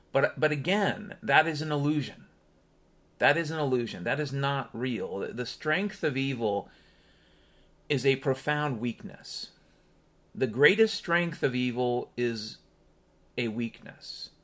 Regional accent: Washington, United States; You know, I grew up in Washington State

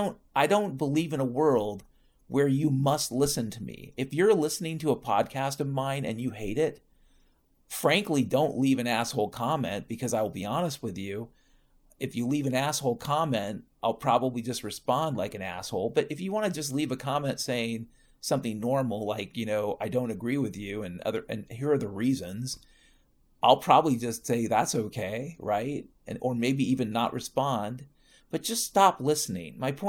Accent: Washington, United States; and I grew up in Washington State

